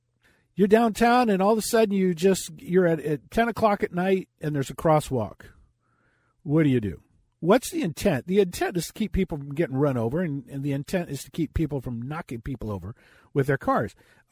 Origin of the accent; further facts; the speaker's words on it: Los Angeles, California, United States; I grew up in East Los Angeles.